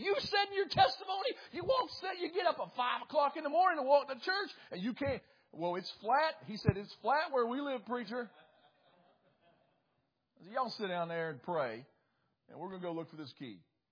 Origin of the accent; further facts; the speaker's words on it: West Virginia, United States; I told you guys, I was from West Virginia